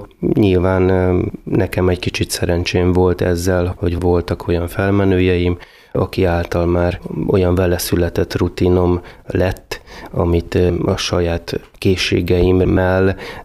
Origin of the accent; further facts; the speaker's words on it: Kelebia, Bács-Kiskun, Hungary; born there; Kelebiai születésű vagyok, odavalósiak a szüleim, és a nagyszüleim is